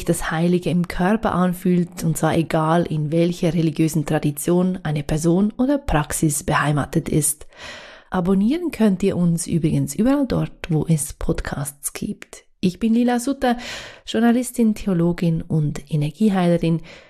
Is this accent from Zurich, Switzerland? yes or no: yes; Zurich, Switzerland; Ich bin in so einer, es war damals ein kleiner Ort außerhalb von Zürich, bin ich aufgewachsen.